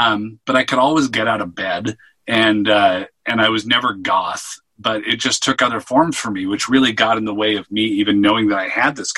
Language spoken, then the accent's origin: English; Seattle, Washington, United States; And because I'm from Seattle, there's a lot of flannel shirts